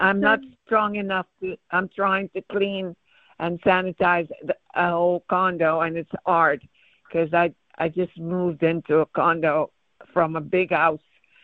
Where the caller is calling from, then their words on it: Florida, United States; I'm in Florida.